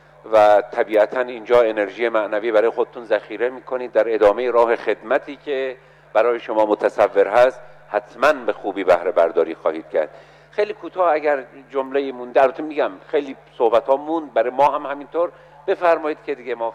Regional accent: Iran; به عنوان یک ایرانی احساس غرور میکنیم، فرقی هم نمیکنه هر ایل و طایفه‌ای باشیم،

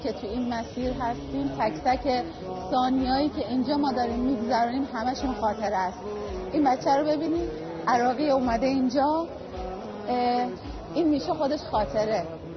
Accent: Mashhad, Razavi Khorasan, Iran; پرستارم و از مشهد اومدیم اینجا برای خدمت.

